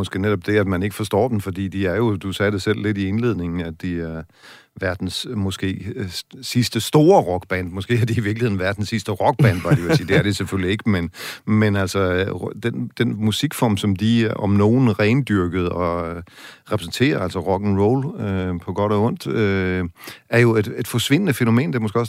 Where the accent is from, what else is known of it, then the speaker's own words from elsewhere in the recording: Central Denmark Region, Denmark; som lå og rode rundt i sådan en stak på vores fælles værelse i Vestjylland, hvor jeg kommer fra.